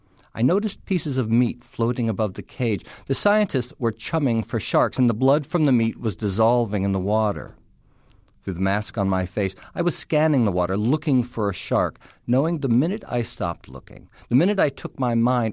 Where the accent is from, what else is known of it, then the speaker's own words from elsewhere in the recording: New York, United States; now in Los Angeles, United States; I'm from New York originally, and I moved to Los Angeles to write about movies.